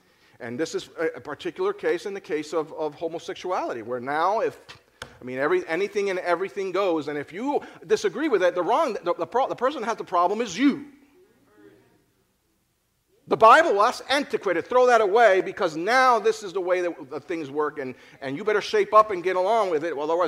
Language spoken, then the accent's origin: English; Philadelphia, Pennsylvania, United States; You know, I always felt connection with … because he's from Philly, just like I am from Philly.